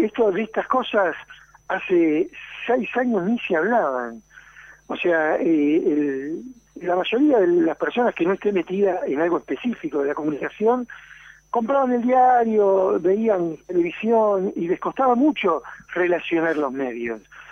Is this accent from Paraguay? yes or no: no; San Antonio de Padua, Buenos Aires Province, Argentina; yo soy de San Antonio de Padua